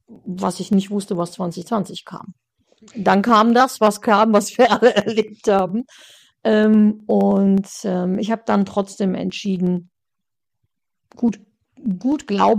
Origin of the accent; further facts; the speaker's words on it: Düsseldorf, North Rhine-Westphalia, Germany; born there; Ich bin in Düsseldorf geboren, und habe dort meine Ausbildung gemacht